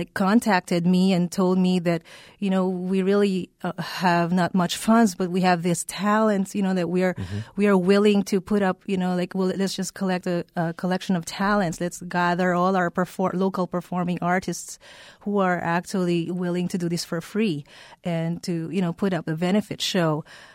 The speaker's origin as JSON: {"language": "English", "country": "Philippines", "tie": "born there", "said": "I was born in the Philippines."}